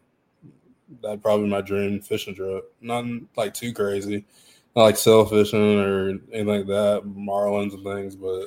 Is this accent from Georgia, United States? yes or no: yes; Savannah, Georgia, United States; Like I grew up in Savannah